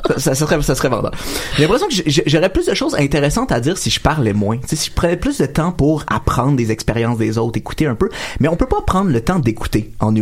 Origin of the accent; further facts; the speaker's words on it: Quebec, Canada; Moi, je suis québécois.